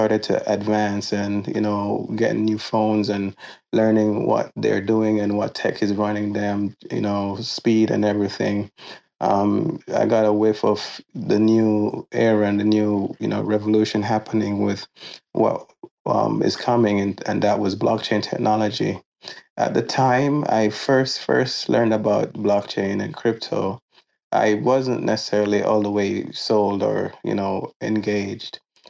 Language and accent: English; Jamaica; moved away as an adult; now in United States; I was born and raised in Jamaica. I ended up migrating to the United States in my early 20s.